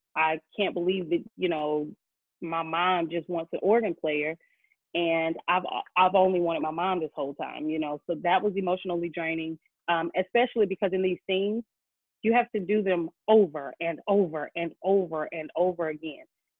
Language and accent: English; the South, United States; I'm not used to that. I'm from the South, so I'm like, you know, heat is my friend.